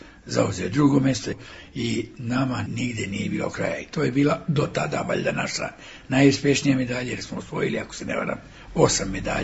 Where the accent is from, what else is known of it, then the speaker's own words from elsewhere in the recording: Serbia; Ja sam prvi Srbin sa zlatnom medaljom individualnom